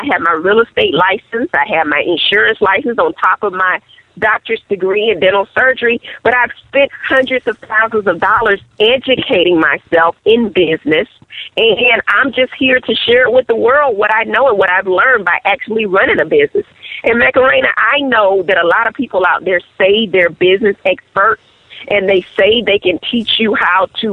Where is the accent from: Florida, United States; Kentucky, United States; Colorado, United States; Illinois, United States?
Florida, United States; Miami; I'm from Miami, Florida. I started out in Overtown by way of Liberty City and then Carroll City.